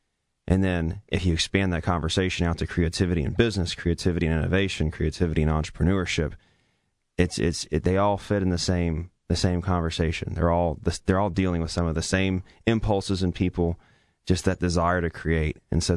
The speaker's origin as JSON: {"language": "English", "town": "Charlottesville", "region": "Virginia", "country": "United States", "said": "Well, I'm from Charlottesville, that's for one thing."}